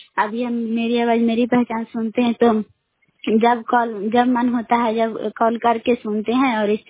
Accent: Kalyanpur, Bihar, India; हम घर कल्याणपुर वाली से बोल रहे हैं।

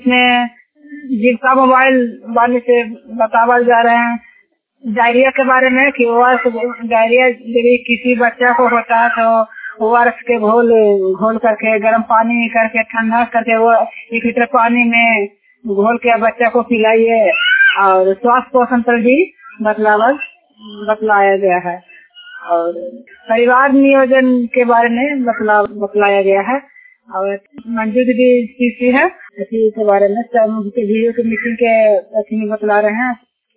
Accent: Daniyawan, Bihar, India; दनियावा पेंद्रापुर पंचायत के रहने वाली हूँ।

